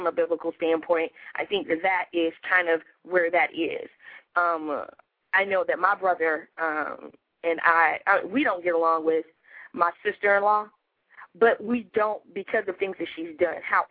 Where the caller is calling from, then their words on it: Houston, Texas, United States; I'm calling from Houston.